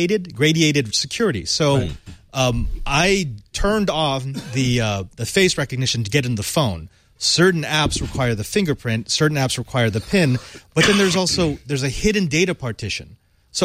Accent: Philippines; I'm Filipino.

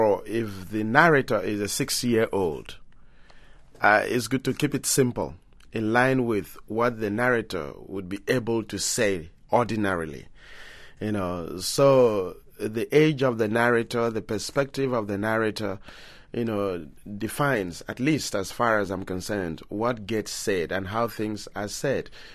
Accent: Ikorokpaneda, Nigeria; first language Anang; I'm from Ikorokpaneda, the best village in the world.

